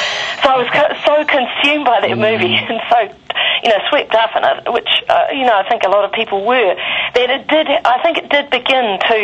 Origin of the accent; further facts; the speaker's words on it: Christchurch, Canterbury, New Zealand; Well, I am from Christchurch